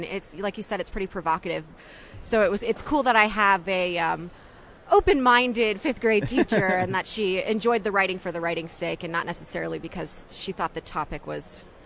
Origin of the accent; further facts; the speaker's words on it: Vermont, United States; also born or lived in Texas; I'm originally from Vermont. That's where I was born. My whole family's from there. My mom ended up moving us all down to Texas